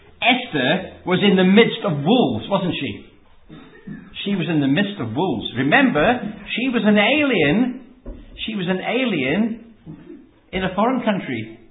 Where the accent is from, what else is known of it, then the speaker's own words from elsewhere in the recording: South Africa; Now, I think I come from South Africa, which was a very conservative, shall we say, culture, where everybody dressed very modestly.